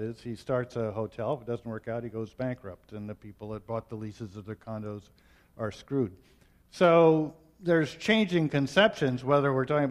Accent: Nebraska, United States; when I was growing up in Nebraska, we used to take vacations in Wisconsin

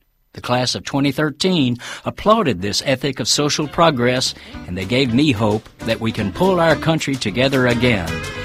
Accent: Denison, Texas, United States; a commencement speech I recently laid on high school graduates in my hometown of Denison, Texas.

